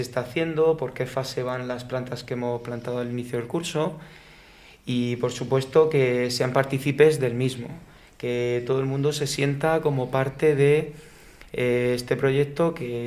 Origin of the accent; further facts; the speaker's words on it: Cartagena, Region of Murcia, Spain; born there; Pues nací en Cartagena, en el sureste de la península ibérica.